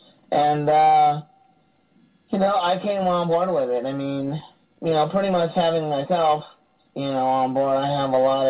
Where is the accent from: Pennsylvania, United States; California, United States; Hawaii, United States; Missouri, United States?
California, United States; San Diego; I'm born and raised in San Diego